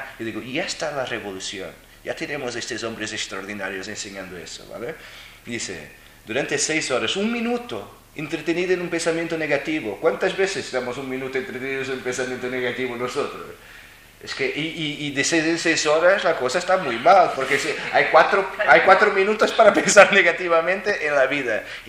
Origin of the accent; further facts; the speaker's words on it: Madrid, Community of Madrid, Spain; born there; Tengo 48 años, nací y vivo en Madrid.